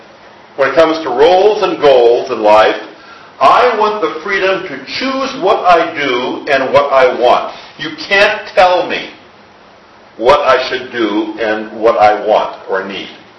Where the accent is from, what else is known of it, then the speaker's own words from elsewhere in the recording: United States; Well, I'm an American.